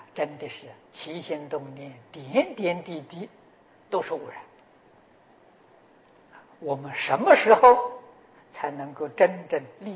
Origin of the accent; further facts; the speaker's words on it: China; 我们中国人常讲腊月三十 一年最后的一天，这一天要算账啊！